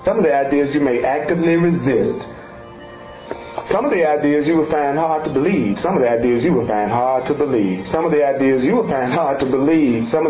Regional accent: the South, United States; born there; one of the reasons why I was born black in the South in 1950 was that I forgot to laugh.

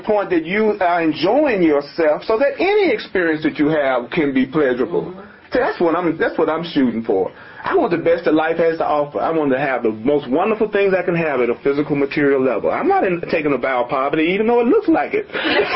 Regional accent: the South, United States; I learned some great lessons growing up in the South in the 50s, 60s, and 70s.

